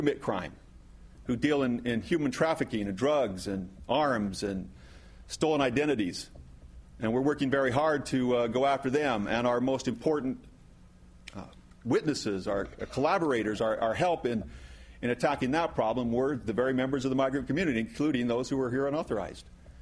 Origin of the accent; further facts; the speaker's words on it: Utah, United States; But I come from Utah, where it's a very dry state